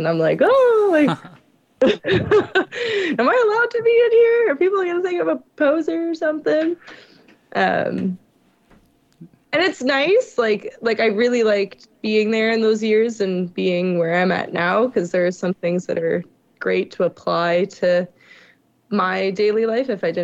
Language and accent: English; Ontario, Canada; Well, I'm from Ontario and kind of moved around